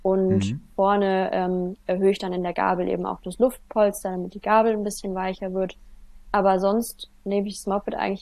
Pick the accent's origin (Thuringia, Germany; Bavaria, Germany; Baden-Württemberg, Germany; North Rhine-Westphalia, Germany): Bavaria, Germany; Heideck; ich komme aus Heideck